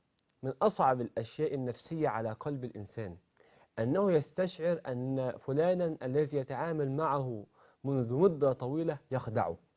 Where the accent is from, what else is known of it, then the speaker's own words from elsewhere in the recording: Egypt; في بلدنا مصر